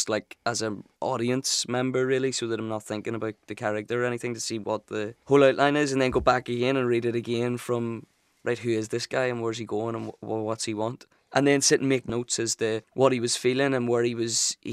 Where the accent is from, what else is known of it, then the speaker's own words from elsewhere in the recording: Belfast, Northern Ireland, United Kingdom; I'm from Belfast.